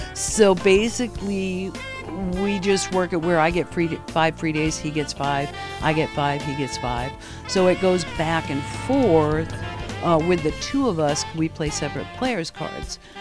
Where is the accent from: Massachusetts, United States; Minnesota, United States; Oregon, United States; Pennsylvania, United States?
Massachusetts, United States; moved away as an adult; So I am from New England. So I was born in Massachusetts, small town. And spent my life out there until I was somewhere around 25-ish.